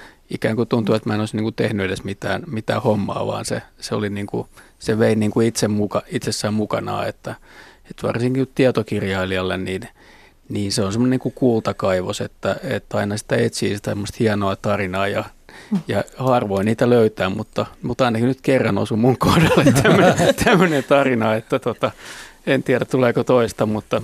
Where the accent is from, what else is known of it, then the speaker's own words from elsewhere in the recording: Lahti, Päijät-Häme, Finland; Mä olen kotoisin Lahdesta